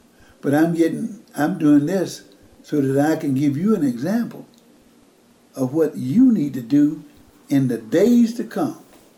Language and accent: English; Mississippi, United States; when I grew up in Mississippi, during the month of about November, we would have what we call killing or butchering the pork.